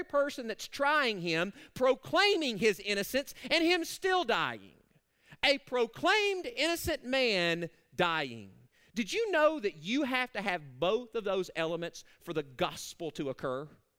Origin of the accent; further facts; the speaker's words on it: Arkansas, United States; You know, I'm from Arkansas, and I never got to see this famous Arkansan in concert